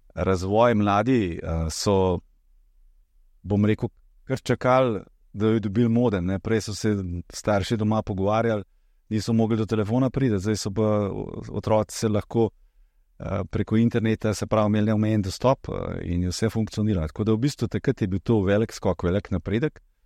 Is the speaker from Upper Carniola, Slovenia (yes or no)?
yes; Žirovnica, Upper Carniola, Slovenia; kjer je tam v mojem domačem kraju v Žirovnici, kjer sem res preživel prvih 12 let.